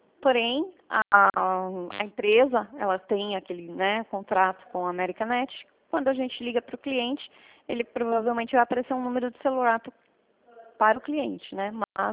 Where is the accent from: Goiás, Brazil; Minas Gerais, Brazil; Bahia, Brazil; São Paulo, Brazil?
São Paulo, Brazil; São Roque; Eu sou de São Roque. Não sei se o senhor conhece aqui, o interior de São